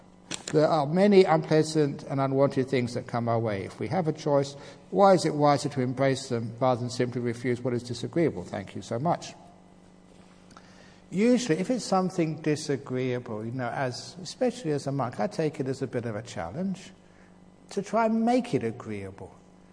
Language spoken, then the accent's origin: English; London, United Kingdom; born there; I was born in London. I was not used to the heat.